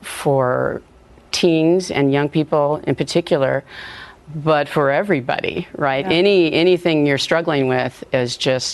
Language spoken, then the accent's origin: English; California, United States; now in Chattanooga, United States; We're from California, and when we came back to the U.S., we decided to move to Chattanooga because we had some family members there.